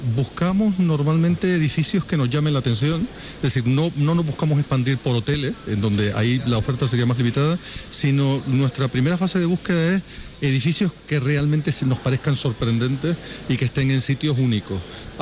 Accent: Las Palmas, Canary Islands, Spain; evidentemente soy de Las Palmas

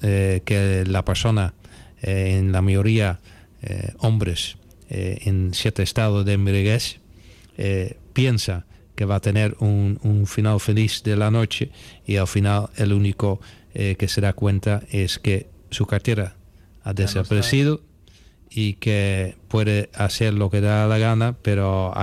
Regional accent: Netherlands; now in Spain; Hay una zona que es la zona roja en el país de origen, de donde yo provengo. Aunque me siento muy europeo y medio canario.

